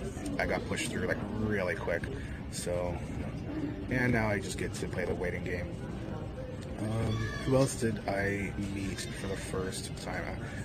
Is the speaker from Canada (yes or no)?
yes; Canada; because I'm Canadian, eh?